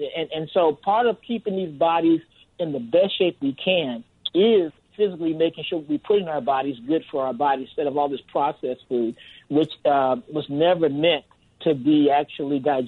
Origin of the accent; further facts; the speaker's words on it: Detroit, Michigan, United States; So we understood, even when growing up in Detroit, my grandmother raised me and my grandfather raised me